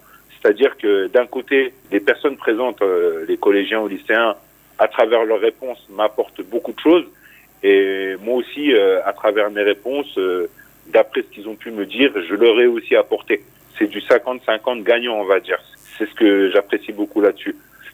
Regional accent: Grand Est, France; moi je suis originaire des Vosges, c'est dans l'est de la France. C'est, on va dire, entre Nancy et Mulhouse, pour situer un petit peu, à mi-chemin entre les deux. Comme je vous l'avais déjà dit, je pense, j'habite en région parisienne pour raisons professionnelles depuis une dizaine d'années maintenant.

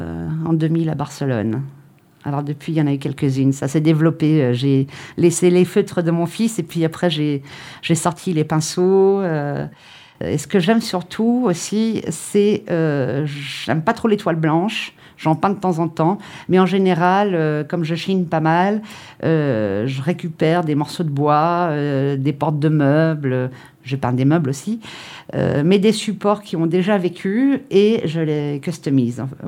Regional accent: Port-d'Envaux, Nouvelle-Aquitaine, France; Je viens de Port-d'Envaux, d'un petit village bien charentais, au bord de la Charente.

